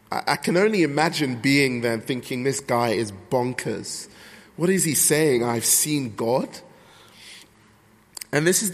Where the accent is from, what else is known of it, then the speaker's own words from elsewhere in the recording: Nigeria; I'm from Nigeria. My parents are from Nigeria. And in the meantime, I'm learning Yoruba.